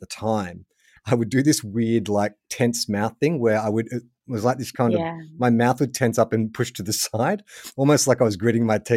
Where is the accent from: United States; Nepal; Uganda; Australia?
Australia; Melbourne, Victoria; I'm an Aussie. I was born in Melbourne,"